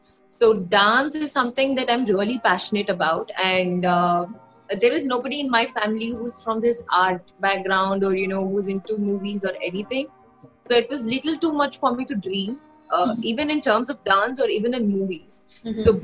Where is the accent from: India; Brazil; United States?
India; Vaikom, Kerala; But then I was performing at my hometown, Vaikim, and one of the producers spotted me